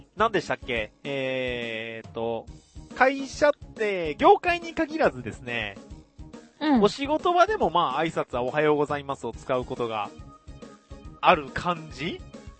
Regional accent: Kagawa, Japan; 私はうどん県ですよ。

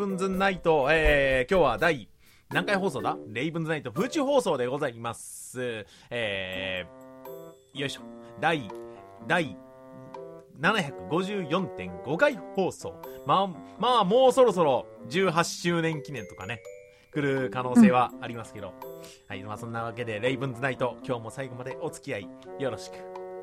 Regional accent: Kagawa, Japan; 私の実家ってさ、某うどん県で、まあ、某うどん製でね、うどん屋さんをやってるんですが

